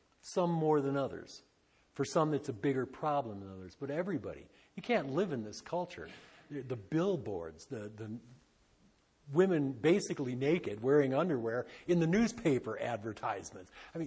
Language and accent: English; Detroit, Michigan, United States; And I grew up in Detroit. And in Detroit, we had the automotive proving grounds.